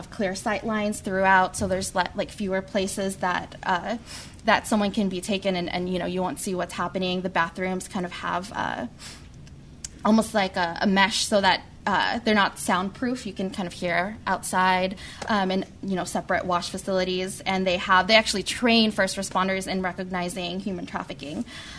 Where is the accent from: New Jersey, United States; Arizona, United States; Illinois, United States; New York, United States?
New York, United States; Queens; I'm also from Queens